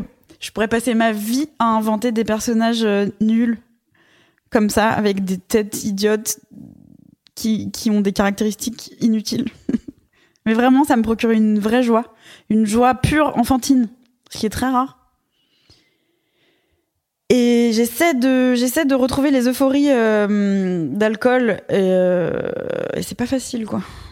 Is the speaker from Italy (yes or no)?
no; United States; N'oublie pas que je suis américaine.